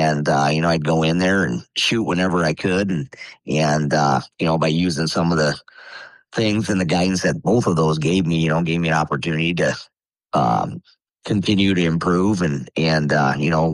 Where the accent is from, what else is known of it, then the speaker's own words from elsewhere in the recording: Petersburg, United States; who was kind of our youth coach back where I grew up in Petersburg.